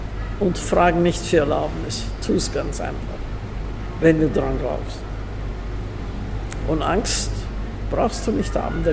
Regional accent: Vienna, Austria; Wien war immer meine Heimat.

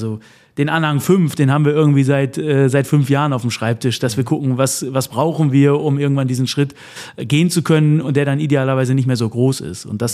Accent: Münster, North Rhine-Westphalia, Germany; auch nochmal zurück in meine Heimatstadt, zu meinem Heimatclub irgendwie, Preußen Münster

